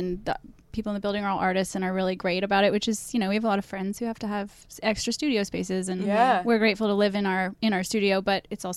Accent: Berkeley, California, United States; So we're both from Berkeley, California, and we would went to different colleges

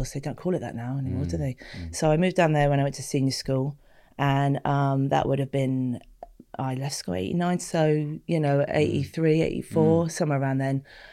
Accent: Bournemouth, South West England, United Kingdom; So I grew up in Wallerstown. That was the first 11 years of my life, council estate, and the Camford Avenue estate. And then the council moved us to East Howe, which is just an awful place to live in Bournemouth for me.

